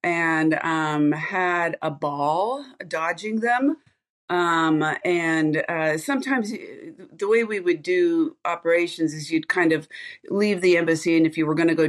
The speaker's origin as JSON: {"language": "English", "region": "California", "country": "United States", "said": "I'm a blonde from California and I don't know how to change a tire."}